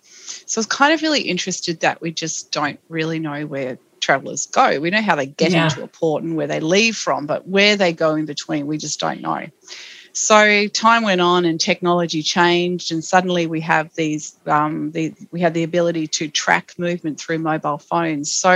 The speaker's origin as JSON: {"language": "English", "region": "Tasmania", "country": "Australia", "tie": "born or raised there", "said": "my interest in sustainable tourism is probably just simply because we grew up in Tasmania and we know how precious this environment is"}